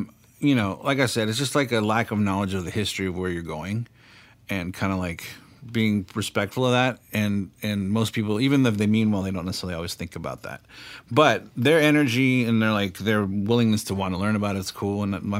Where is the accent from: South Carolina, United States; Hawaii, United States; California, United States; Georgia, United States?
California, United States; I'm from the South Bay, so everything was punk rock pretty much, for 80s and 90s